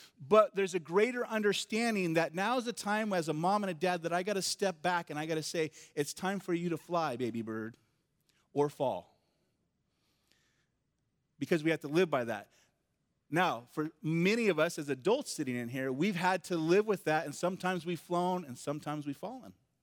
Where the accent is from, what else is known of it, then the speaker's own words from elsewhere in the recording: Ojai, California, United States; I grew up in Southern California, this little town called Ojai, which is just inland from Ventura. It's a nice area to live.